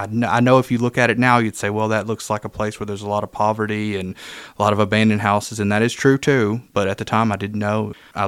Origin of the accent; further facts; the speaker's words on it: Jones Mill, Arkansas, United States; also born or lived in Hot Springs; Well, I was born in Hot Springs, but I was actually raised, I guess, through most of my childhood in Jones Mill, Arkansas, this little tiny hamlet area